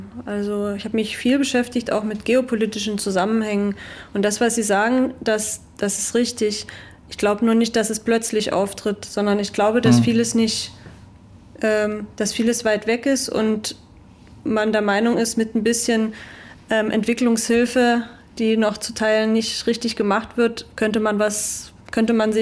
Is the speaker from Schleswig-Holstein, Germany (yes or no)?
no; Görlitz, Saxony, Germany; ich bin halt aus Görlitz und es sind ist wie quasi vor der Haustür. Wir haben nur noch Polen sozusagen dazwischen.